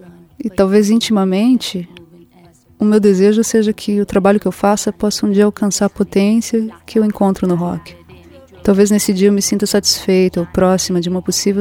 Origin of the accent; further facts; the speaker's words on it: Curitiba, Paraná, Brazil; Eu nasci em 77, cresci na década de 80 em Curitiba.